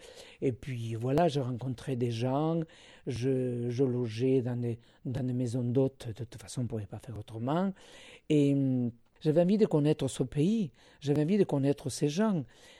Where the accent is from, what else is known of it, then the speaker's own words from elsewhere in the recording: Spain; Alors, je suis espagnole.